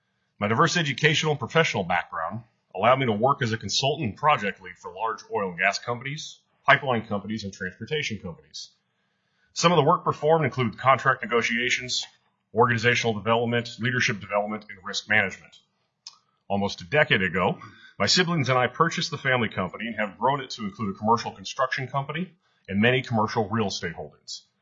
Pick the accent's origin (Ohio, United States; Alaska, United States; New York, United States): Alaska, United States; Anchor Point; I was born and raised in Alaska, one of five siblings. Growing up in a cabin in the small town of Anchor Point, allowed for a life of outdoors, fishing, camping, hiking, and hunting.